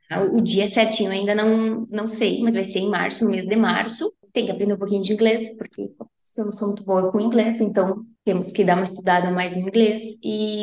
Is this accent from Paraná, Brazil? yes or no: no; Arroio do Tigre, Rio Grande do Sul, Brazil; now in Santa Maria, Brazil; eu trabalho aqui em Santa Maria, mas sou natural de Arroio do Tigre. Toda a minha família é de Arroio do Tigre.